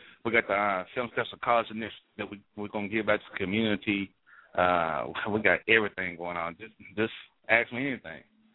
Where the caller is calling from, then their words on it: Arkansas, United States; over here residing down here in Arkansas.